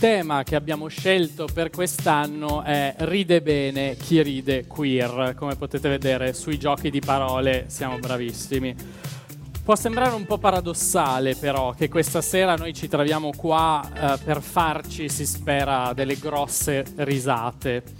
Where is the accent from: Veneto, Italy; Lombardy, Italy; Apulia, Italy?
Veneto, Italy; accent: Veneto; lasciatemi sfoggiare tutto il mio accento veneto